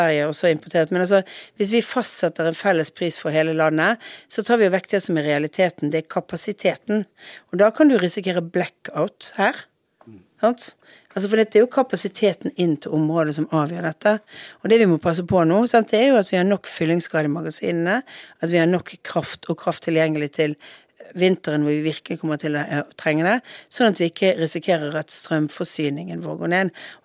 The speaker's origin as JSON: {"language": "Norwegian", "region": "Western Norway", "country": "Norway", "said": "Jeg er vestlending"}